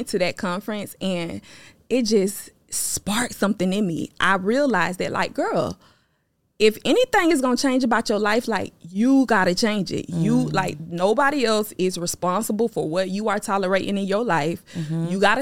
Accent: Lakeland, Florida, United States; I'm from Lakeland, Florida, and I teach women how to build party planning empires.

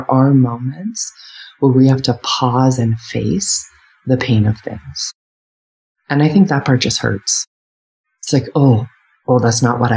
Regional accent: United States; I'm white, a woman. I grew up in the United States. And I grew up working class. I'm middle class now, but I grew up working class.

